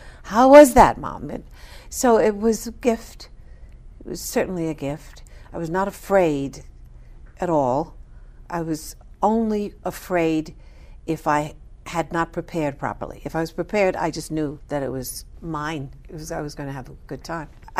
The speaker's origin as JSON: {"language": "English", "town": "Manhattan", "region": "New York", "country": "United States", "tie": "born or raised there", "said": "But growing up in Manhattan is incredible. I know people like to believe that it's not a place to bring up a child. It's not true."}